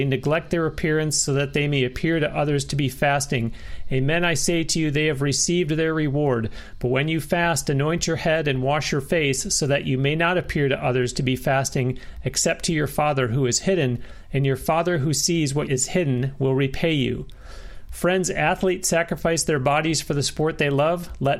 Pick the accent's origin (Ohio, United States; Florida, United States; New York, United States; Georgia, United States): Florida, United States; Tampa; the Boston Bruins and my hometown Tampa Bay Lightning.